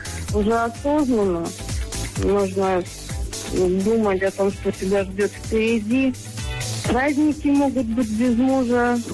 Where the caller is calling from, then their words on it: Novosibirsk, Novosibirsk Oblast, Russia; Я из города Новосибирска.